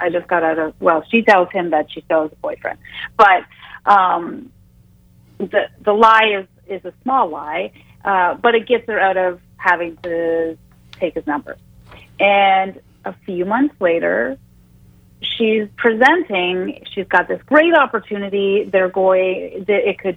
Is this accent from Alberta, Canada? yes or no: no; St. Catharines, Ontario, Canada; born there; I was born in St. Catharines, which is in like close to Niagara at the border, and it's about 130,000 people. But I live in a smaller town now, in outside of Toronto.